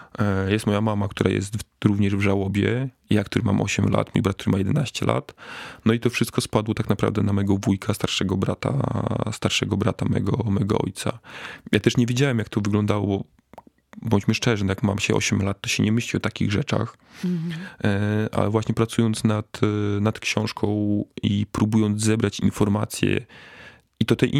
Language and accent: Polish; Białystok, Podlaskie Voivodeship, Poland; now in Warsaw, Poland; bo ja już wtedy mieszkałem od kilku lat w Warszawie, wrócić do rodzinnego Białegostoku